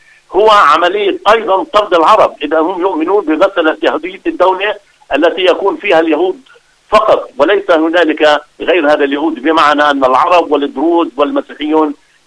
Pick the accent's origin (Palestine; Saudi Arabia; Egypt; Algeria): Palestine; علينا كفلسطينيين